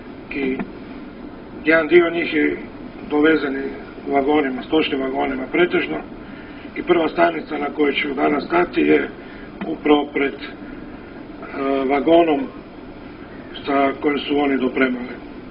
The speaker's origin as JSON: {"language": "Croatian", "town": "Zagreb", "region": "City of Zagreb", "country": "Croatia", "tie": "born or raised there", "said": "Odrastao sam u Zagrebu, u Dubravi."}